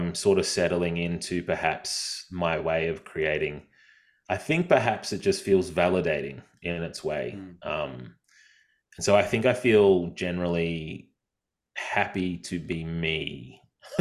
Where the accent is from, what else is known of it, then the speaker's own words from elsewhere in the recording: Brisbane, Queensland, Australia; I had driven down because I'm from Brisbane